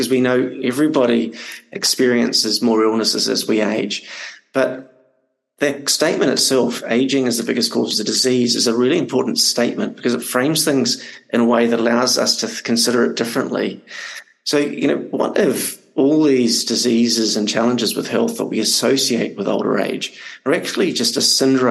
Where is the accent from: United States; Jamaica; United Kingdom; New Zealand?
New Zealand; So, yeah, I'm from New Zealand.